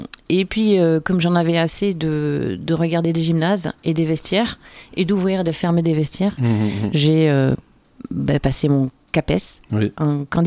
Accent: Dax, Nouvelle-Aquitaine, France; born there; je suis née à Dax, en fait.

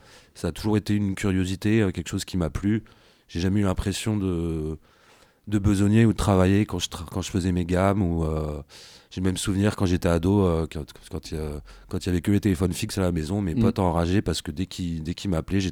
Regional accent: Fontainebleau, Île-de-France, France; j'ai eu la chance de grandir dans une région à Fontainebleau exactement, non loin de Samois-sur-Seine

